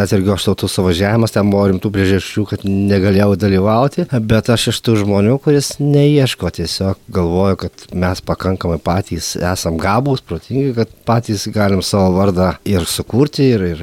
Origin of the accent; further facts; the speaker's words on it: Alytus, Alytus County, Lithuania; geresnio, gal tikresnio alitiškio negu aš tai negali būti, nes gimiau prie pat Piliakalnio ir augau ir dabar tikiuosi dar grįžti ten.